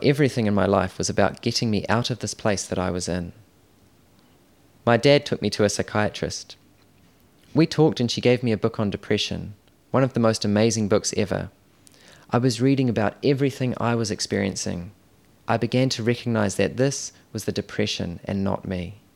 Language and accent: English; Auckland, New Zealand; I grew up in Auckland in a very Christian family. I was the oldest, the only boy of three younger sisters.